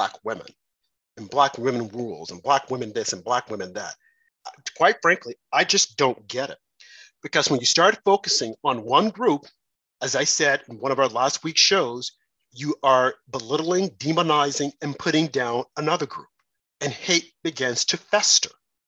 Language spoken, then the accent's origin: English; United States; Okay. The same with me. I'm an American. I am an American.